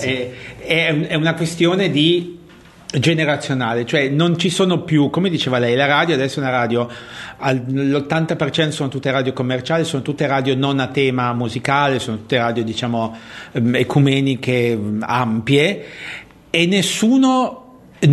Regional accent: Turin, Piedmont, Italy; Io sono pure torinese.

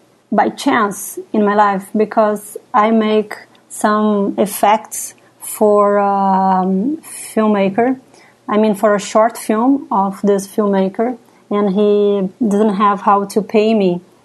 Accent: Brazil; I am from Brazil

